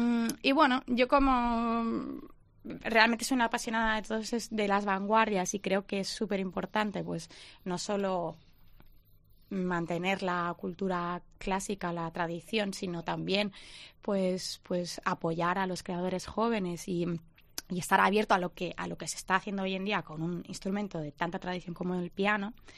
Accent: Balearic Islands, Spain; also born or lived in Germany; soy mallorquina, aunque llevo muchísimos años, bueno, he estado muchos años viviendo en Alemania y ahora pues entre Mallorca y Alemania.

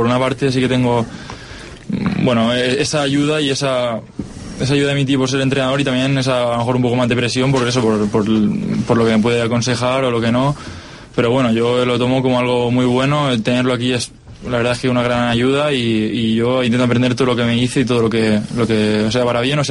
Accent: Elche, Valencian Community, Spain; yo vengo de Elche, tampoco muy grande

